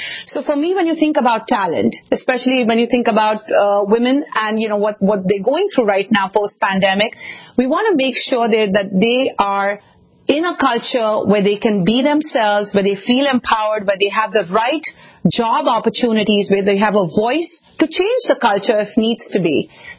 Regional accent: Mumbai, Maharashtra, India; being born and raised in Mumbai in a very close-knit middle-class family

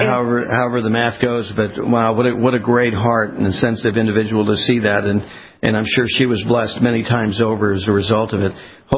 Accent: California, United States; being a West Coast kid, born and raised in California, you know, we dealt with earthquakes

